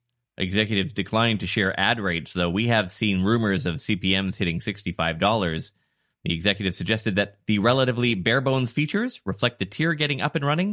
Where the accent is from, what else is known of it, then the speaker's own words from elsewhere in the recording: Canada; Look, I'm from Canada where people voluntarily drink clam juice for brunch, so actually, this doesn't sound so bad.